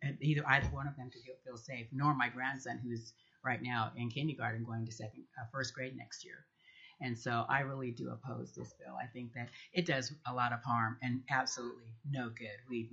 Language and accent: English; San Francisco, California, United States; moved away as an adult; now in Juneau, United States; I'm a Juneau resident. I've been here since 88. I came from San Francisco.